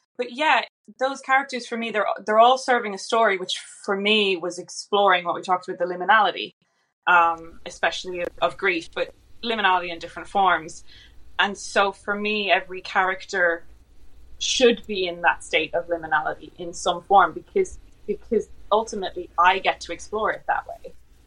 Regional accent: Ireland; moved away as an adult; now in London, United Kingdom; Like, even if you're moving, like when I moved from Ireland to London, it was this huge opportunity.

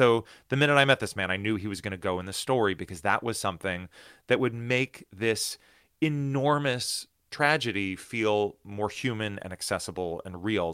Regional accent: United States; I realized that growing up in the United States, I had been incredibly lucky to live in this country that has two enormous oceans on either side of it

